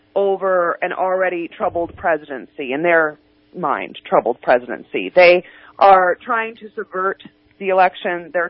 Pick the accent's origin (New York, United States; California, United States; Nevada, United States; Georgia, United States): Nevada, United States; And where they're going to find those seats is in Nevada, my home state, and in Arizona.